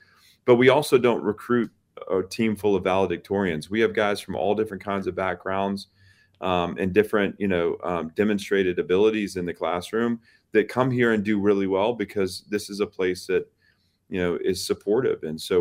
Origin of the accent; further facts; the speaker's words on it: Nashville, Tennessee, United States; growing up in Nashville watching Steve McNair